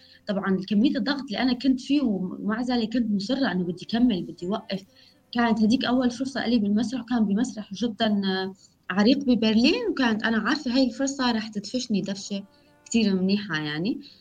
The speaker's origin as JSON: {"language": "Arabic", "country": "Syria", "said": "فبس كوني لاجئة سورية فصوتي ما نسمع"}